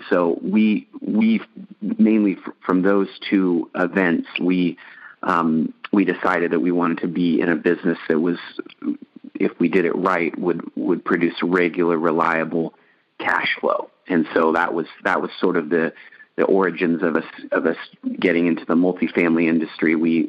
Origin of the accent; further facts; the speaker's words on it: Eugene, Oregon, United States; We grew up in Eugene, Oregon, on the campus, basically, of the University of Oregon there.